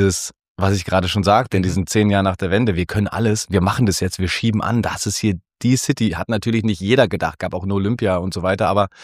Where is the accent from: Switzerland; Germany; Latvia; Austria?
Germany; Berlin; also born or lived in Brandenburg, Germany; ich bin zwar in Brandenburg geboren, aber ich lebe mein ganzes Leben schon in Berlin mit so ein paar Abstechern nach Hamburg und Düsseldorf und Karlsruhe.